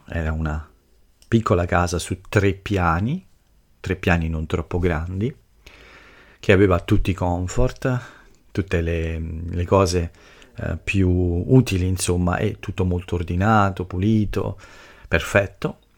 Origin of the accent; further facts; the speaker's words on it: Lazio, Italy; E anche dalle mie parti, nel basso Lazio, è possibile trovare alcune piccole città sul mare